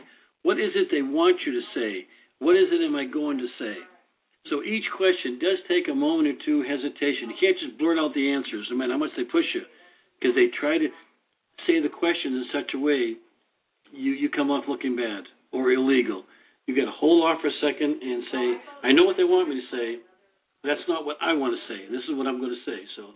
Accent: United States; I've done nothing wrong, and as an American citizen, as a taxpayer...

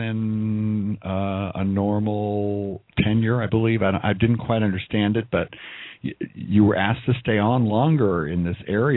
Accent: Midwest, United States; I grew up in the Black Hat Orthodox, small Orthodox community in the Midwest.

